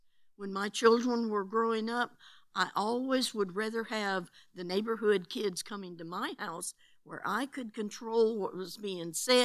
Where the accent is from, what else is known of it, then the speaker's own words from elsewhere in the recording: Michigan, United States; One of my fondest memories from growing up in Michigan was that of going to many gospel meetings within a 100-mile radius of Battle Creek.